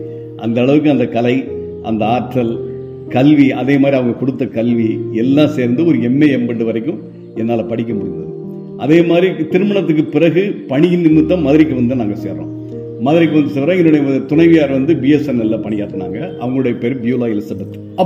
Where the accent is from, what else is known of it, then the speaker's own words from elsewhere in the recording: Jakkampatti, Tamil Nadu, India; born there; சேர்ந்த ஜக்கம்பட்டி என்ற ஒரு சிறிய கிராமத்தில் பிறந்த, ஒரு சாதாரண குடும்பத்தில் பிறந்த ஒரு சாதாரண மனிதன்.